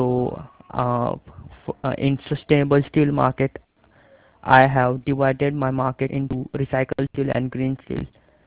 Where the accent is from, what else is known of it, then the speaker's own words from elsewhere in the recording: India; from India.